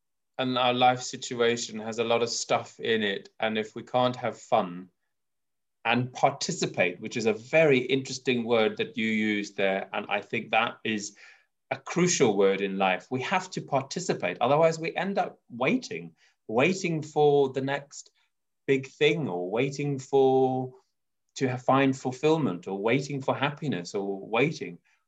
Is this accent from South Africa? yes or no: yes; South Africa; Now, growing up in South Africa, God made Adam and Eve, not Adam and Steve, no?